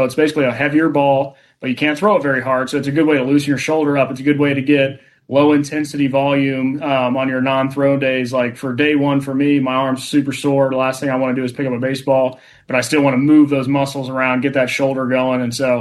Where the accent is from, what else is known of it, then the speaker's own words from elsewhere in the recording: Texas, United States; born and bred in Texas. So, I mean, football was part of my life till from about 5-6 years old, playing flag football out to – you know, being in West Texas, it's Friday Night Lights.